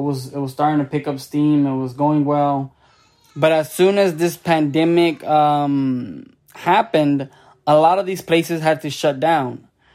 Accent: Houston, Texas, United States; I am from Houston, Texas, and I am a food truck owner.

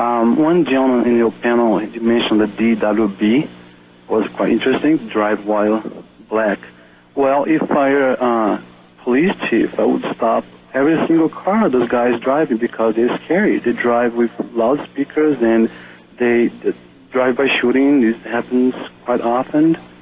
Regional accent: Brazil; English is a second language; moved away as an adult; now in United States; I am a foreigner myself. I'm from Brazil, and I've been in Minnesota for 6.5 years.

